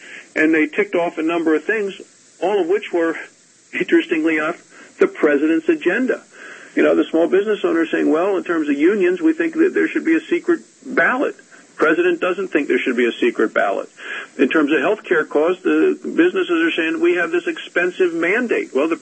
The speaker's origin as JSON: {"language": "English", "town": "Casper", "region": "Wyoming", "country": "United States", "said": "I'm from Casper, Wyoming."}